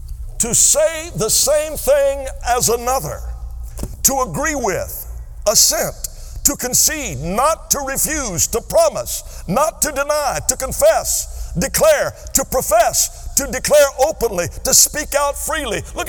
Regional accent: Louisiana, United States; I grew up in Louisiana. That says a whole lot right there.

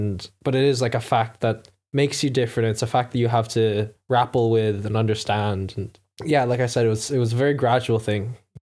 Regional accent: Philippines; now in Ireland; culturally I feel I'm mostly Irish, but originally and for a longer amount of time, I am Filipino.

